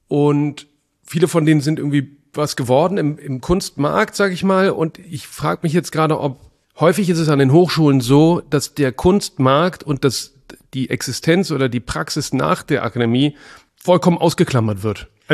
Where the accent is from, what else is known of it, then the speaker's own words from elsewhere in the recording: North Rhine-Westphalia, Germany; Ich komme aus dem Rheinland.